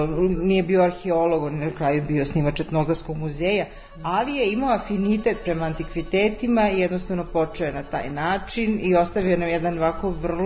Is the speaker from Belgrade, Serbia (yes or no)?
no; Čačak, Moravica District, Serbia; ne samo kod nas u Čačku